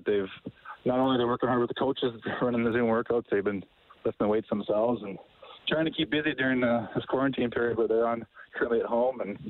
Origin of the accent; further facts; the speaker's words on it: Daysland, Alberta, Canada; I'm grateful for growing up in Daysland for sure.